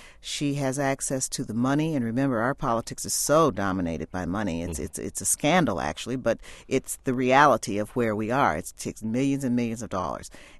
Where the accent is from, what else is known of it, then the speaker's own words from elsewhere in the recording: Illinois, United States; because I was considered to be someone from the left and I was from Illinois